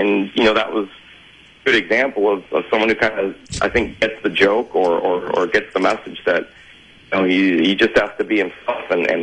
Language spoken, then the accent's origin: English; Chicago, Illinois, United States; I'm from Chicago. I grew up a Blackhawks fan. I chose to live down here and stayed because I like living here.